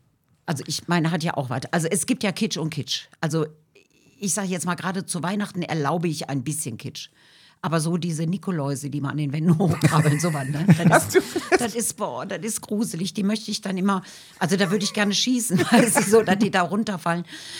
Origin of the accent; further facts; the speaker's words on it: Dinslaken, North Rhine-Westphalia, Germany; Ja, ich komme aus Dienstlaken. Also eigentlich ist ja Dienstlaken noch Niederrhein oder zählt zum Niederrhein